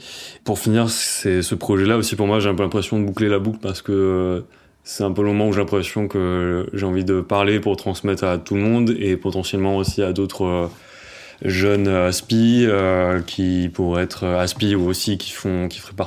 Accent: Romans-sur-Isère, Auvergne-Rhône-Alpes, France; J'ai 30 ans, je viens de Romans-sur-Isère.

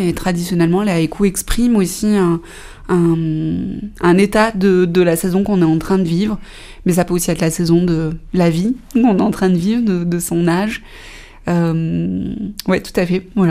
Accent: Saint-Pierre-Ville, Auvergne-Rhône-Alpes, France; je suis revenue m'installer en Ardèche à 5 ans. Je suis originaire de Saint-Pierre-Ville.

